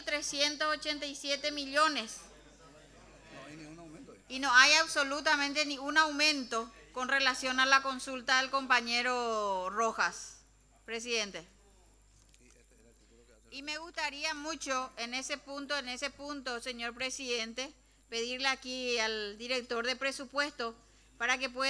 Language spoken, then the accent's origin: Spanish; Paraguay; Entonces vamos a tratar como mujer paraguaya manejar este estadio.